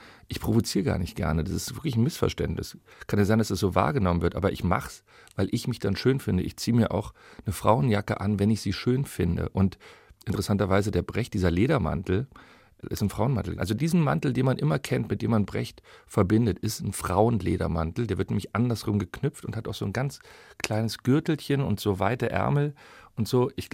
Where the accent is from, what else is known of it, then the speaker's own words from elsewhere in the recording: Berlin, Germany; ich bin mit dem Gripstheater in Berlin groß geworden.